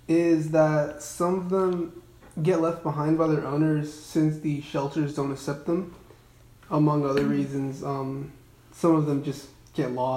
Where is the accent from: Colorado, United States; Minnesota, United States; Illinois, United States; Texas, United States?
Texas, United States; Sugar Land; Yes, I have always lived in Sugarland.